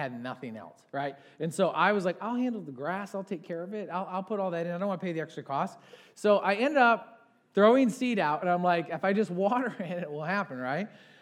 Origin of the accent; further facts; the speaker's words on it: Michigan, United States; I was raised in Michigan, bought a house in Michigan